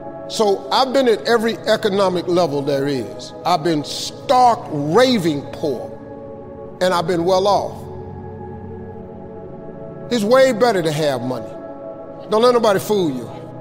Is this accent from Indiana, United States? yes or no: no; Welch, West Virginia, United States; I'm from Welch, West Virginia. I grew up in the hood.